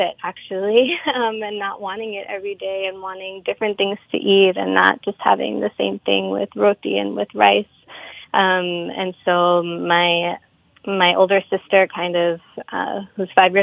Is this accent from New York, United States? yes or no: yes; New York, United States; born or raised there